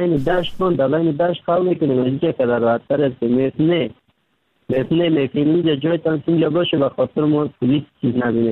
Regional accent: Afghanistan; now in Turkey

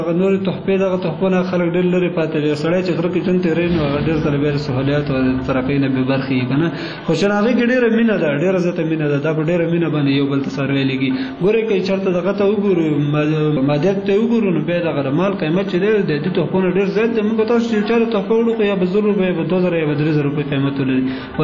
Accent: Kunar, Afghanistan; also born or lived in Nuristan; زه اصلا د کونړ ولایت اوسېدونکی یم

